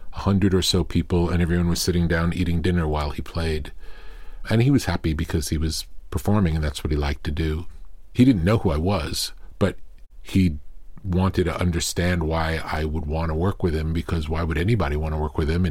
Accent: Long Island, New York, United States; And people from Long Island, where I come from, look outward. Growing up on Long Island, I wished I lived in Manhattan.

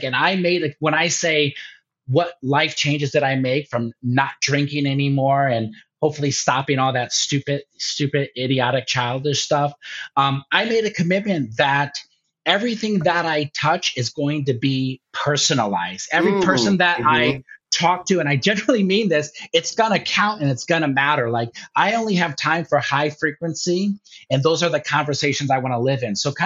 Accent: Durham, Connecticut, United States; or I would think I was in my hometown of Durham, Connecticut

